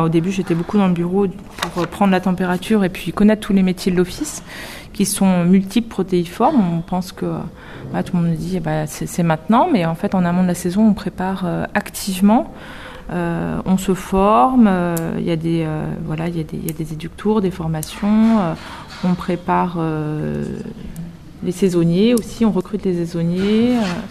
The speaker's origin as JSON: {"language": "French", "town": "Beaulieu-sur-Dordogne", "region": "Nouvelle-Aquitaine", "country": "France", "tie": "born or raised there", "said": "je suis lotoise corrézienne, ça ne faut pas trop le dire, corrézienne du Sud, puisque j'ai grandi à Beaulieu-sur-Dordogne et j'étais en études au lycée à Saint-Céré, passé mon bac à Figeac"}